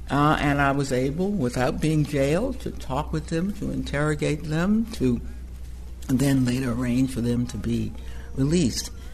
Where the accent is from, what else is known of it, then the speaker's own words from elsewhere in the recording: Washington, District of Columbia, United States; I go, I'm from Washington, D.C. I go to Yale Law School.